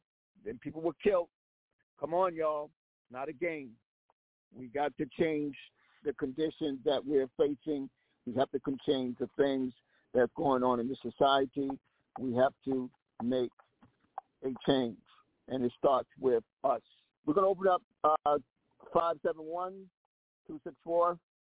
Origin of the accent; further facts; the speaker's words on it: South Carolina, United States; Everybody know I'm crazy. They know I'm crazy from South Carolina.